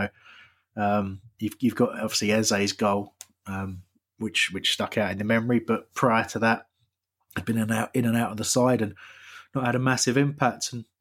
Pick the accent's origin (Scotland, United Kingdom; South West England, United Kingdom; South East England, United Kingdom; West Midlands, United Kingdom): South East England, United Kingdom; Crawley